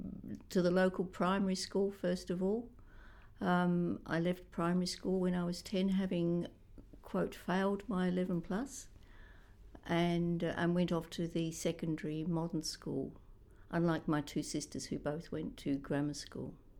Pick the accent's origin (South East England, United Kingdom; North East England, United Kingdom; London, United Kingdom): South East England, United Kingdom; Maidstone; born there; I was born in Maidstone, Kent, in England, in 1944, July 1944.